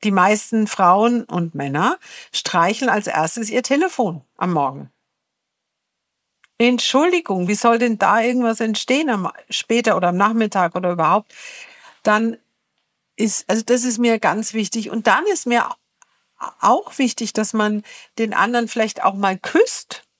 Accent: Bavaria, Germany; Ich bin ja aus Franken, es ist ja nicht so weit.

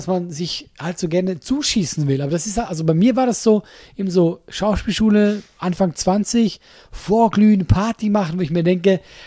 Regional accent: Luterbach, Solothurn, Switzerland; Solothurn. Das ist ein Kanton. Und daneben in einem Dorf.

